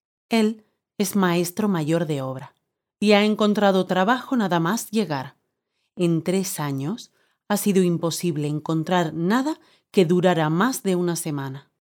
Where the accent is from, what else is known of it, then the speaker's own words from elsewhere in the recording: Madrid, Community of Madrid, Spain; Tengo 24 años. Soy de Madrid.